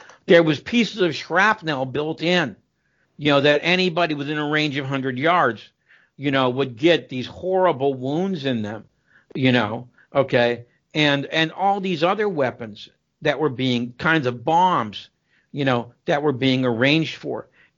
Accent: Erie, Pennsylvania, United States; And she spoke at a college in my hometown, little dumpy Erie, Pennsylvania, population about 135,000.

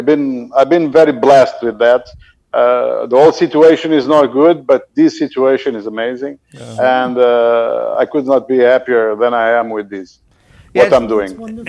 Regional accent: Portugal; English is a second language; I'm from Portugal and I do spend a lot of time in Portugal when I'm on vacation, obviously.

